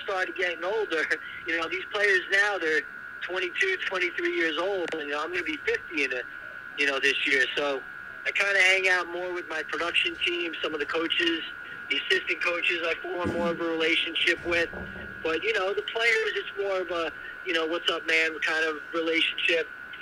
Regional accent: New York, United States; obviously I'm a little jaded being a New Yorker

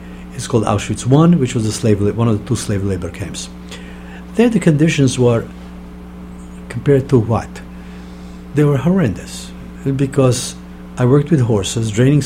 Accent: Hungary; English is a second language; I came actually from Hungary, from a ghetto.

